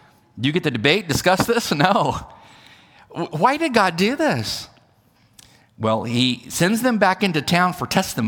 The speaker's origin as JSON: {"language": "English", "region": "California", "country": "United States", "said": "And I understand this because I'm from California."}